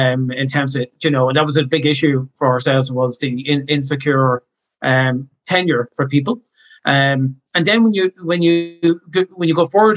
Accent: Ireland; And as an Irish traveller who I'm in my 40s now, and would have experienced, all the issues that, from homelessness to being on the roadside to lack of facilities to evictions.

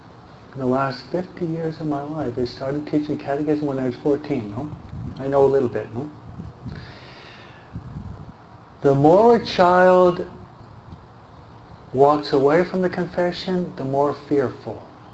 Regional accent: New York, United States; I'm a New Yorker. He's from Tennessee. Okay? The New Yorkers, they move at a faster pace.

